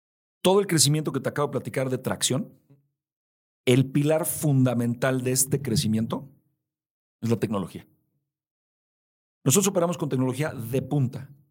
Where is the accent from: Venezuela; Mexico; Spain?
Mexico; Polanco, Mexico City; Cuando yo era niño, yo crecí en Polanco los primeros años de mi vida. A unas cuadras de mi casa estaba la planta de General Motors sobre Ejército Nacional.